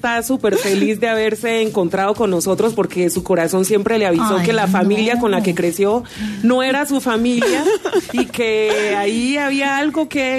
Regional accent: Bogotá, Bogotá Capital District, Colombia; Yo crecí aquí en Bogotá.

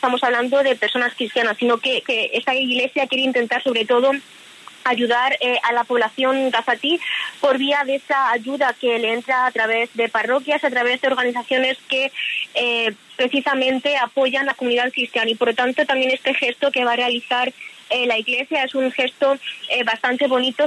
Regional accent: Spain; yo soy de España y siempre hemos estado celebrando esas fiestas a pesar de tener una religión distinta, pero nosotros en la religión musulmana creemos también en Jesús

